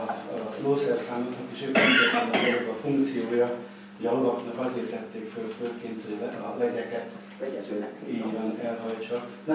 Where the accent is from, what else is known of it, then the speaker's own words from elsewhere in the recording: Kőszeg, Vas, Hungary; born there; és mint katona került Kőszegre, és én már itt születtem 57 évvel ezelőtt